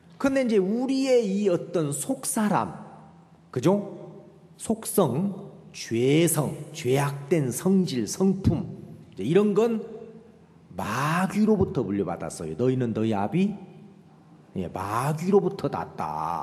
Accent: Jeolla, South Korea; 저도 전라도지만 그건 익숙

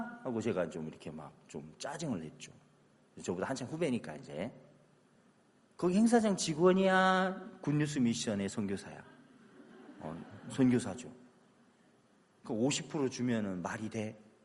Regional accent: South Korea; 난 한국 사람이야. 한국은 10%야 계약금이 보통.

